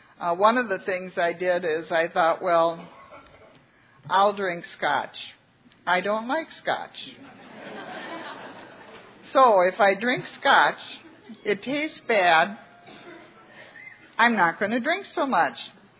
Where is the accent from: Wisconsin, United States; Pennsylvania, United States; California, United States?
Wisconsin, United States; Hartford; I'm an alcoholic. I'm from Hartford, Wisconsin.